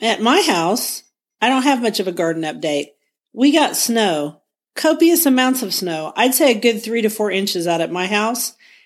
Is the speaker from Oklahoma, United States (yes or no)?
yes; Guthrie, Oklahoma, United States